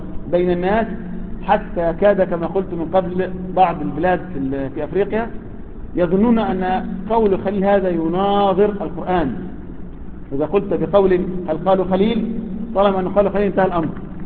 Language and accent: Arabic; Egypt; رغم ان احنا مصريين يعني